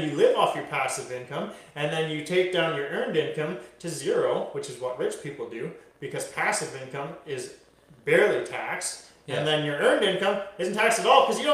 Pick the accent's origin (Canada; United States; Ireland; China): Canada; I'm Canadian. I live in BC.